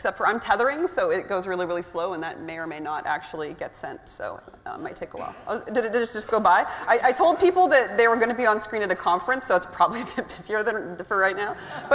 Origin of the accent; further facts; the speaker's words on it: Vancouver, British Columbia, Canada; I'm obviously not a red panda. I'm from Vancouver, Canada